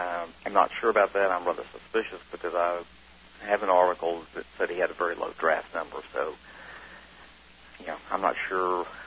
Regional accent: Fort Worth, Texas, United States; born there; I was born in Fort Worth, Texas, 11/23/43.

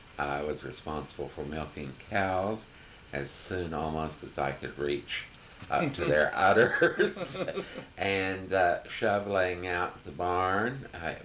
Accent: Missouri, United States; it was a part of the experience of many people growing up in the Midwest, and certainly with me in Southwest Missouri.

